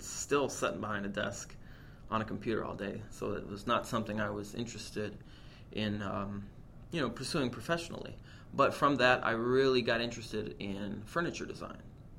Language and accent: English; Wellsville, New York, United States; born there; I was born in Wellsville, Western New York. My dad grew up in Wilson.